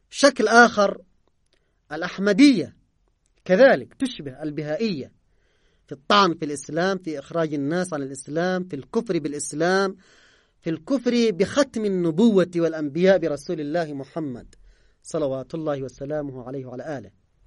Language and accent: Arabic; Yemen; هناك اليوم عندنا في اليمن أشكال كثيرة من الحرب التي تستهدفنا